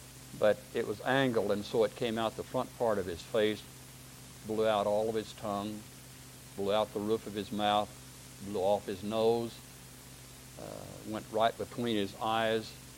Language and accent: English; Oklahoma, United States; Told him I was from Oklahoma and so on